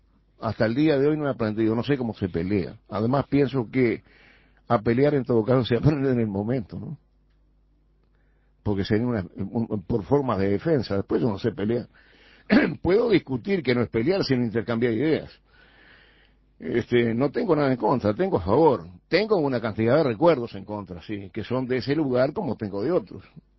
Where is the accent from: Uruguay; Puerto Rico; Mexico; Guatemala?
Uruguay; Montevideo; Yo soy muy montevideano. Además, yo soy absolutamente ciudadano. Pero ¿qué pasa? Que no soy ciudadano solamente. Soy también un poco rural